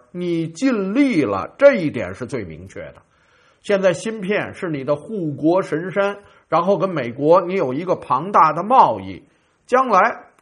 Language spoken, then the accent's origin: Chinese; Beijing, China; 作为我在这儿长大的这座城市，那现在这城市到底是怎么了呢？